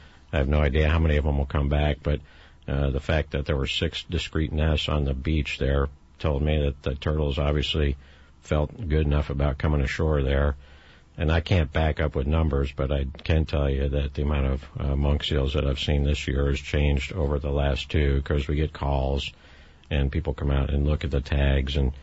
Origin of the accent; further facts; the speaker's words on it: United States; I mean, I'm an American. I'm a citizen like everybody else here.